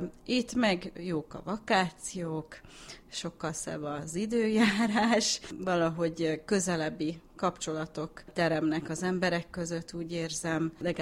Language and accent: Hungarian; Chicago, Illinois, United States; first language hu; Én Chicagóban születtem, és első nyelvem magyar volt, azonban 5 éves koromban kezdtem az óvit, aztán az iskolát, és akkor persze ott minden angolul ment.